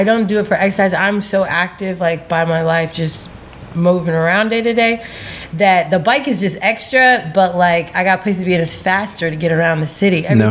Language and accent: English; Pemberton, New Jersey, United States; Well, I am originally from a small town in South Jersey called Pemberton, New Jersey.